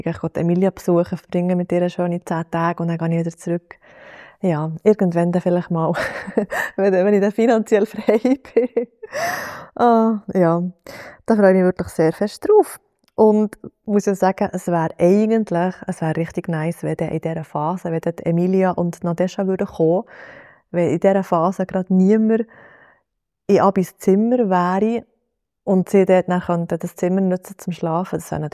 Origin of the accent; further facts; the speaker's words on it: Bern, Switzerland; dass ich ein bisschen meine Heimat zeigen kann, den wunderschönen Thunersee.